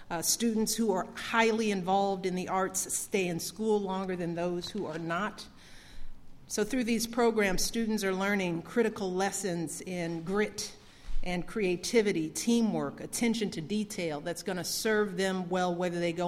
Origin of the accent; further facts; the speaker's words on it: Chicago, Illinois, United States; From the Mississippi Delta to my hometown of Chicago, to Houston